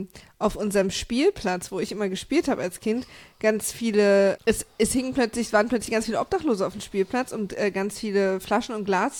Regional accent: eastern Germany, Germany; Ich komme aus dem Osten

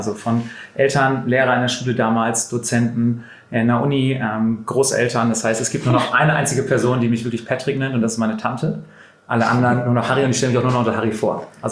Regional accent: Essen, North Rhine-Westphalia, Germany; now in Munich, Germany; Nee, ich komme aus der Perle des Ruhrgebiets. Ich komme aus Essen.

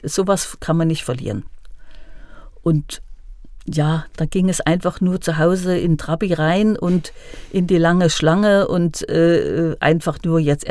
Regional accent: Geismar, Thuringia, Germany; ich bin in Geismar groß geworden, das war 5 Kilometer Sperrgebiet.

